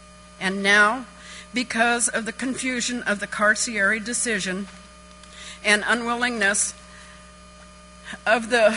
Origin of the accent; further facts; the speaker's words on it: Washington, United States; I grew up on the Sewattle River on a trust allotment